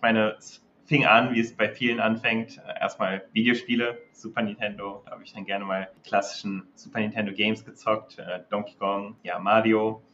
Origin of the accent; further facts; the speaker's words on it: Düsseldorf, North Rhine-Westphalia, Germany; ich komme aus Düsseldorf ursprünglich.